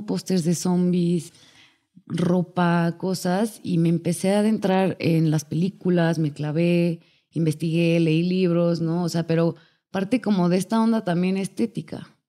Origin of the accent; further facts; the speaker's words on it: Mexico; es un poco como los mexicanos que tenemos este sentido del humor de burlarnos de nuestra propia tragedia